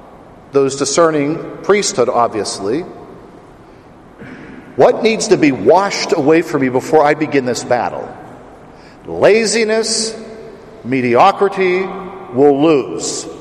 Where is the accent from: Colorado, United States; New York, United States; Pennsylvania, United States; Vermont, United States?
Pennsylvania, United States; I'm from Pennsylvania. That Pennsylvania Grand Report is sickening.